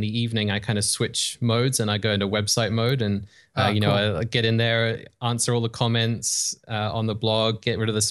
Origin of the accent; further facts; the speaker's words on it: England, United Kingdom; accent: weird in-between accent; moved away as an adult; now in Canada; I'm from England originally, and I've been in Canada for 10 or 12 years now. So I have this kind of weird accent that hovers somewhere in between that people can't quite place.